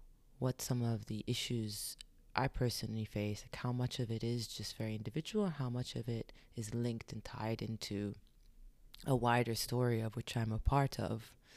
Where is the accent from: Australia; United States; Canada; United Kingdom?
United Kingdom; London; born there; so from my mother's side, Syrian, and from my father's side, Libyan-Palestinian. And I was born in London, England.